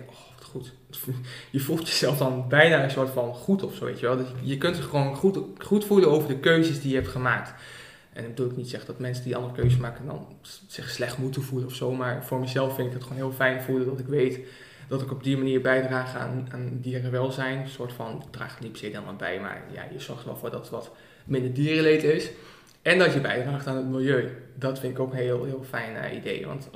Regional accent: Almelo, Overijssel, Netherlands; maar toen zaten we dus bij een café-achtig iets in Almelo, waar ik vandaan kom.

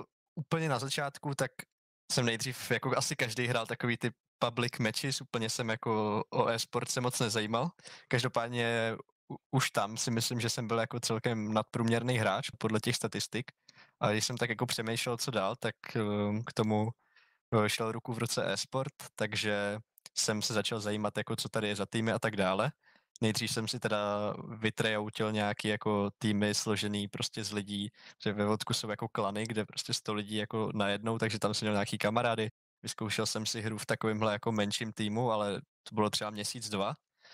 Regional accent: Prague, Czechia; jak už si řekl. Tak sa nejmenuji, to je moje přezdívka … je mi 21 let, jsem z Prahy

